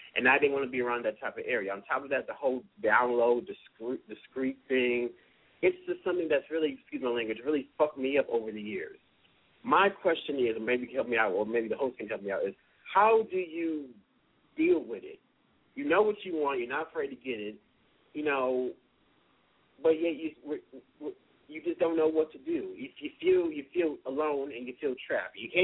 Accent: Detroit, Michigan, United States; now in Spartanburg, United States; I'm originally from Detroit, but I've been in Spartanburg, South Carolina for about 5 years.

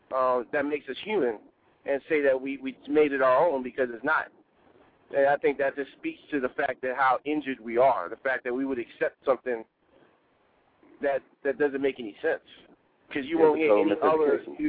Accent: New York, United States; Now, I'm originally from New York.

